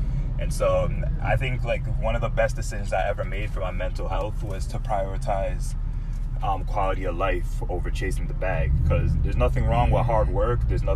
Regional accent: Jersey City, New Jersey, United States; I'm from Jersey City, New Jersey.

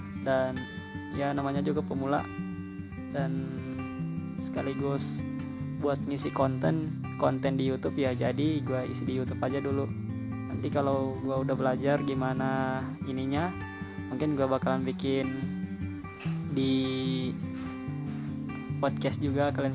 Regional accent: Dolo Barat, Central Sulawesi, Indonesia; Asal gue berasal dari Kota Palu, tepatnya di Kabupaten Sigi, Kecamatan Dolo Barat.

